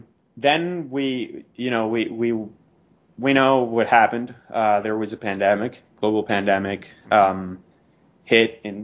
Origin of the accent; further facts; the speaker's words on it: Venezuela; I grew up in Venezuela, so I had sort of connections with the Latin scene and the Latin alternative scene.